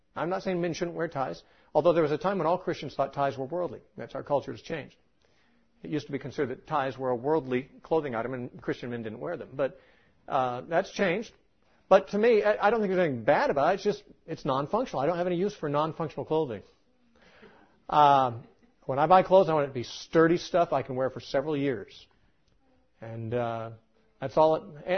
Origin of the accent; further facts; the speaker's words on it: California, United States; Maybe I'm just a Californian, and you're an Idahoan.